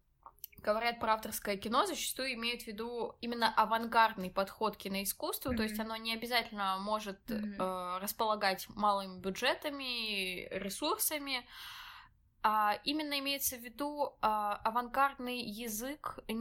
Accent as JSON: {"language": "Russian", "country": "France", "second_language": "Russian", "said": "О, да, простите, я из Франции."}